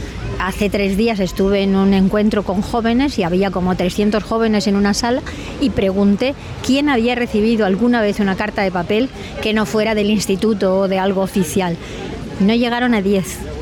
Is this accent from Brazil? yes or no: no; Spain; moved away; por fin me dejaron volver a España. Cuando yo volví a mi tierra y vi las palmeras y las bugambillas y el cielo azul y el mar